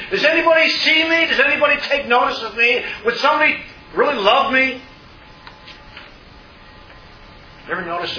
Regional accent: Pennsylvania, United States; as I grew up in Pennsylvania, never having heard the gospel

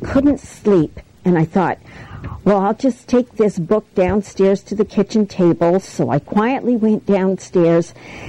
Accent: Sarnia, Ontario, Canada; I'm from Sarnia, Ontario.

